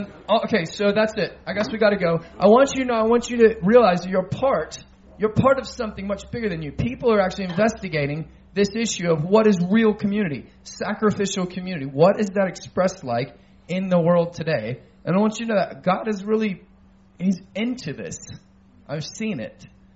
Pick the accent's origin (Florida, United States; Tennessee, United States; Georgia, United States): Georgia, United States; Atlanta; I'm from Atlanta, Georgia, probably the single most segregated church city